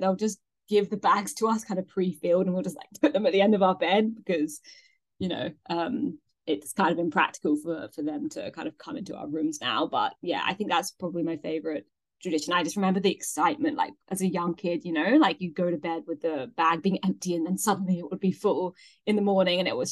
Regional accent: England, United Kingdom; when I grew up in England, we didn't really do Rocky Road.

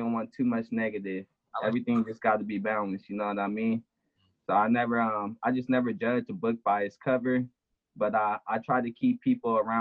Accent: Skyline, California, United States; I grew up in Skyline, California. Mm-hmm. And, you know, growing up there, you know, you be a part of the community a lot, let's just say that.

